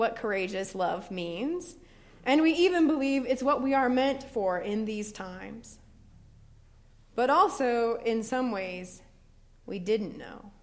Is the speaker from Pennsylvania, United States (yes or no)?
no; Port Angeles, Washington, United States; But if you know Washington State, and then I tell you that I grew up in Port Angeles, Washington, you'll know I grew up nowhere near Seattle. It was a small town about 2.5 hours outside of Seattle.